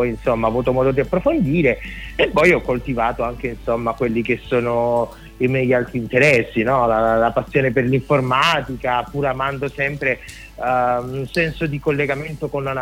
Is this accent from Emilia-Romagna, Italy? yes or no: no; San Martino di Taurianova, Calabria, Italy; ho 29 anni e sono calabrese, vengo da San Martino di Taurianova, che è un paesino in provincia di Reggio Calabria.